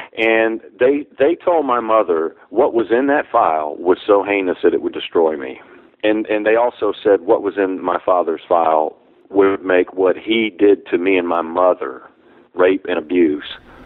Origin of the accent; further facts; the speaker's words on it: New Orleans, Louisiana, United States; born there; I was born in New Orleans, and my father got my mother to go out and get a job as a barmaid at 15 years old